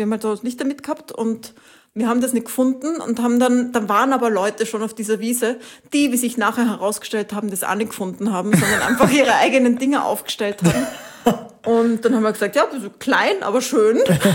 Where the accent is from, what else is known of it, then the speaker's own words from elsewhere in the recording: Italy; also born or lived in Spain; Bin nach Italien gefahren, wo ich aufgewachsen bin.